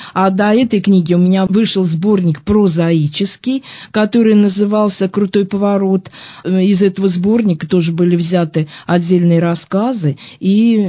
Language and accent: Russian; Penza, Penza Oblast, Russia; Я коренная пензячка, и я очень люблю свой город.